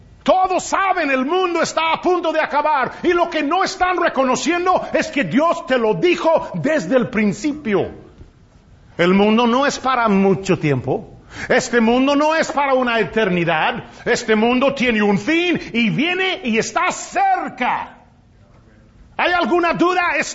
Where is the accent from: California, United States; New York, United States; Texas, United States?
Texas, United States; Yo me acuerdo cuando nosotros estábamos creciendo aquí en Texas